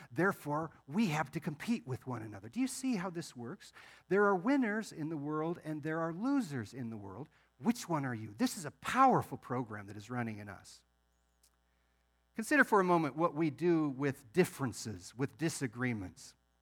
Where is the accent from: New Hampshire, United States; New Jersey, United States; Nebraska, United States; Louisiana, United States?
Nebraska, United States; born there; Now, some of you know that I was born in Nebraska